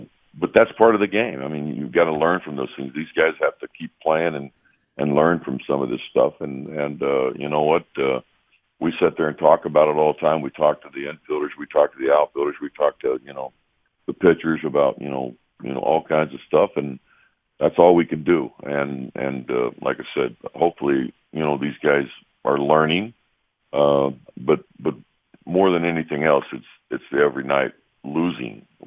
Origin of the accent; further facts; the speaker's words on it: Oklahoma, United States; I grew up down in Oklahoma, and we had a lot of that.